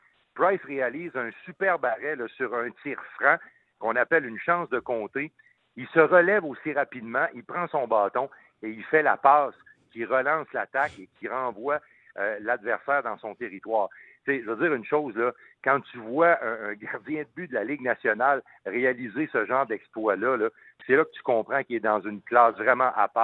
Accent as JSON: {"language": "French", "region": "Quebec", "country": "Canada", "said": "un niveau de hockey assez élevé chez nous au Québec"}